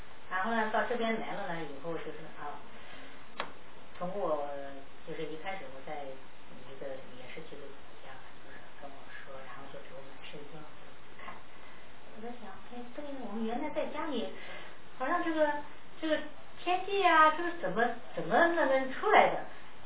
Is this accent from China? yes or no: yes; China; 我也是大陆人，我们在家里是都是无神论者